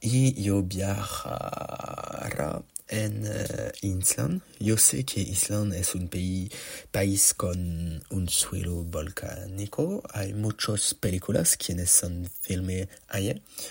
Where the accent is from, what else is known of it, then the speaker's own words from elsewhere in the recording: Dinan, Brittany, France; Spanish is a second language; yo soy francés, estoy de Dinan, una ciudad en Bretaña, el oeste de Francia. Tengo 17 años, yo soy un estudiante de secundaria en el liceo